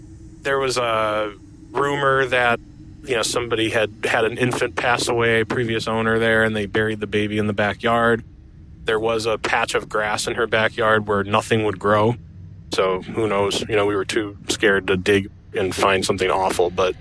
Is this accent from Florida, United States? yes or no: no; Chicago, Illinois, United States; I'm from Chicago, Illinois.